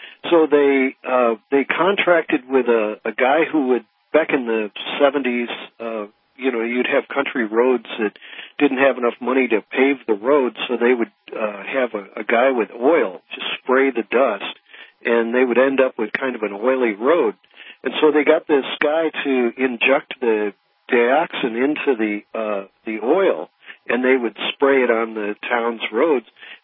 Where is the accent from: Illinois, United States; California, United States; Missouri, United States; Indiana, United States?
Missouri, United States; St. Louis; I'm originally from St. Louis